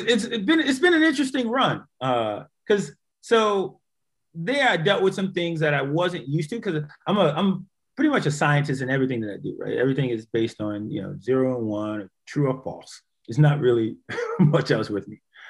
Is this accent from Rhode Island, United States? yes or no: no; New York City, New York, United States; I'm originally from Harlem, New York. I was actually born in Harlem Hospital.